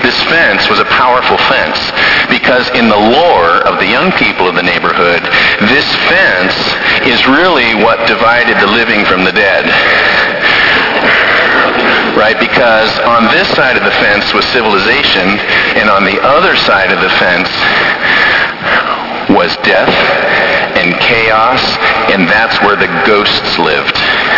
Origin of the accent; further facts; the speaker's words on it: Washington, United States; I grew up in Central Washington State, the part of the state that is on fire right now, because in the summer it is dry.